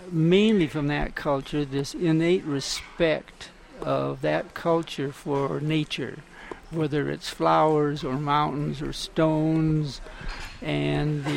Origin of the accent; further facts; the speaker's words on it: Northwest, United States; I grew up in the Northwest with an Indian uncle and my father was a hunter, and we were just out in nature all the time.